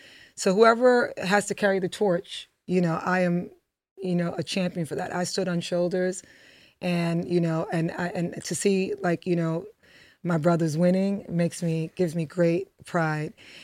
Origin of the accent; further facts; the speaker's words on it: Bronx, New York, United States; I know for me growing up in the Bronx, my mom bought me a designer sneaker. It was luxury.